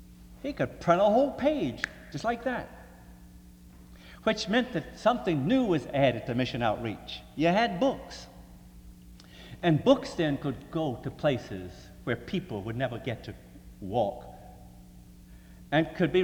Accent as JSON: {"language": "English", "town": "Portsmouth", "region": "Virginia", "country": "United States", "tie": "born or raised there", "said": "I grew up in Portsmouth, Virginia, and two doors down the street from me lived a real nice man named Mr. Wimmer."}